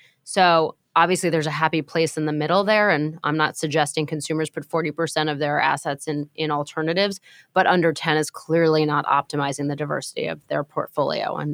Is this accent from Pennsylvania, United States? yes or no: no; New York, United States; It's actually, I'm a New Yorker, and I'm a lifelong renter